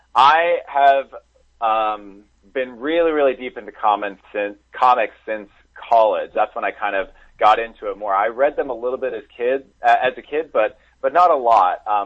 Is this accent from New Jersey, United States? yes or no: yes; New Jersey, United States; moved away as an adult; now in California, United States; I grew up in New Jersey. I came out to California for college, and I've been here since then.